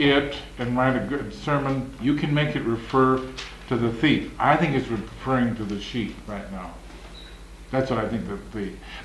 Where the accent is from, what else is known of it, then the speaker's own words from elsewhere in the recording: Mauston, Wisconsin, United States; I grew up in Mauston, Wisconsin, in a beautiful, beautiful, green, rural Norwegian ghetto that my mother's grandparents had immigrated to in the 1840s.